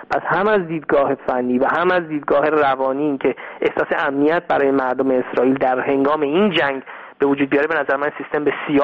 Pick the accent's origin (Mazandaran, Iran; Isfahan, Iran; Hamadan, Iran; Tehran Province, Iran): Tehran Province, Iran; Tehran; now in Tel Aviv, Israel; من یک کسی که در تل آویو زندگی میکنه، من بچه تهران هستم، بچه گیشا، 7 سال جنگ تو ایران تو گیشا بودم زندگی میکردیم